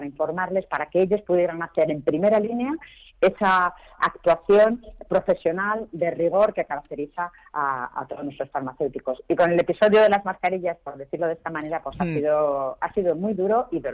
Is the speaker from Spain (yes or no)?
yes; Spain; es importante que nos quede claro como españoles